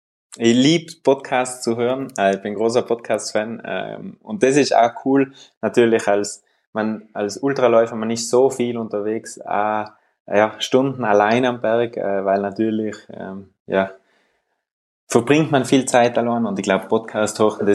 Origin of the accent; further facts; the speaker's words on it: Weißenbach, Trentino-Alto Adige, Italy; Ich bin auf einem Bauernhof aufgewachsen in Südtirol, in einem ganz kleinen Bergdörfel, Weißenbach im Ahrental.